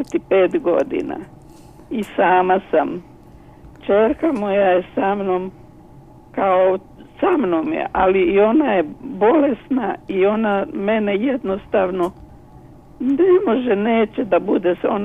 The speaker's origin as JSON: {"language": "Croatian", "town": "Ilok", "region": "Vukovar-Srijem County", "country": "Croatia", "said": "Ja sam iz Iloka, znate, pa to je malo."}